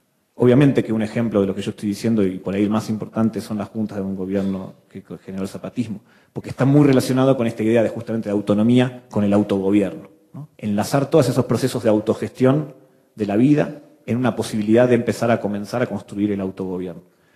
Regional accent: Argentina; me interesaba traer a cuenta qué está pasando hoy en mi país, en la Argentina

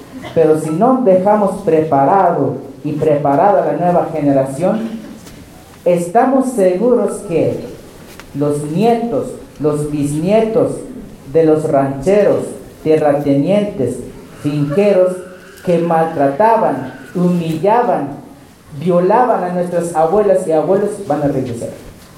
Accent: Chiapas, Mexico; vengo del Caracol 2 de Ventic, zona altos de Chiapas

